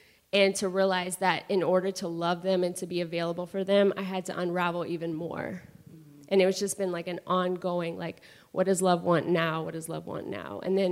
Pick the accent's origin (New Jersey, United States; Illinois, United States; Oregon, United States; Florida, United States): Florida, United States; But I grew up in Northwest Florida, also known as the Redneck Riviera. Hi, mom, dad, sister, who's watching somewhere. It was a very southern town, Southern Baptist.